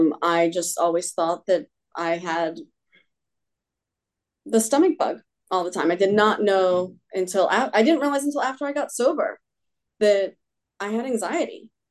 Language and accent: English; Washington, District of Columbia, United States; I grew up in Washington, D.C. In a very affluent neighborhood, but I grew up very poor.